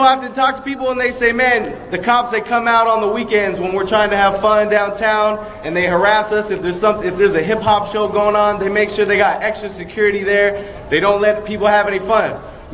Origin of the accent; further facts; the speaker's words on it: Modesto, California, United States; I'm from the Central Valley, from Modesto. I went away, went to school. I came back